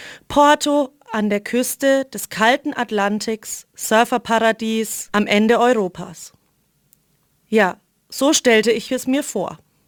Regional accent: Weißenburg, Bavaria, Germany; ich rede hier von meiner Heimatstadt Weißenburg

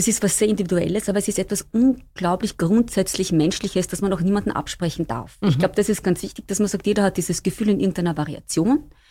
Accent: Burgenland, Austria; wir kommen aus Österreich, aus dem Burgenland

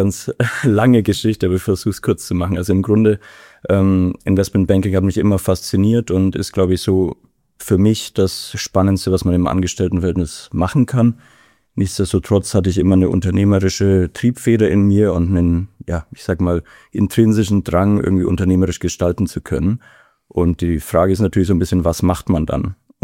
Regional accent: Bavaria, Germany; now in Essen, Germany; mich hat's ja sozusagen aus meiner alten Heimat von der Weißwurstseite von Deutschland jetzt auf die Currywurstseite von Deutschland nach Essen verschlagen

